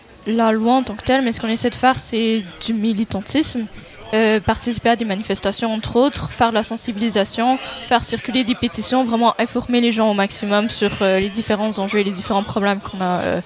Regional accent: Canada; now in Belgium; Moi, personnellement, je viens du Canada et sur mon passeport canadien

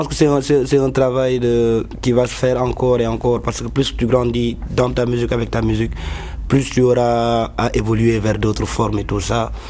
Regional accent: Senegal; on est des Baïfal, on n'est pas des Rastafarians qui viennent de la Jamaïque. Moi, je viens du Sénégal et on a une culture musulmane. C'est une branche soufie de la religion musulmane, le Baïfal.

